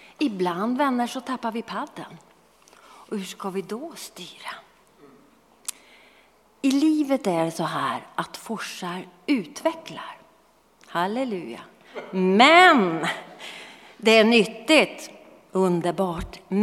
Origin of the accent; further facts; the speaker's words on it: Norrbotten County, Sweden; Jag kommer från Norrbotten och som ungdom så hade vi en favoritaktivitet. Att paddla i älvarna.